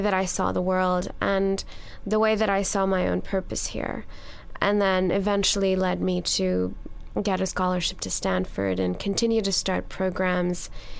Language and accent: English; Pakistan; I was growing up in Pakistan at a time when there was a lot happening that was troubling.